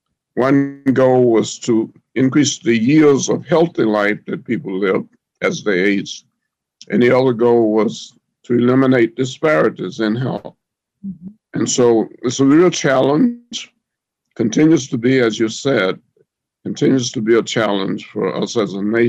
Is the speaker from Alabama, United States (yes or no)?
yes; Alabama, United States; Well, I grew up in Alabama. Grew up on a 40-acre farm. I was in the middle of 9 children